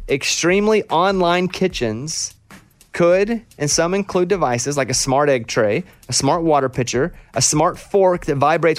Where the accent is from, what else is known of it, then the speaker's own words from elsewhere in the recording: Arkansas, United States; I grew up in Arkansas and we did a lot of flat bottom boat fishing.